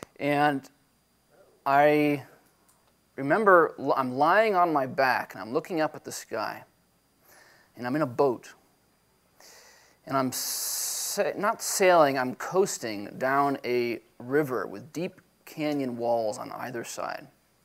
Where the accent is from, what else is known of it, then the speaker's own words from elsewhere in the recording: California, United States; born there; So I was born in California, and when I was about 1 year old, we, I suppose, visited, Disneyland.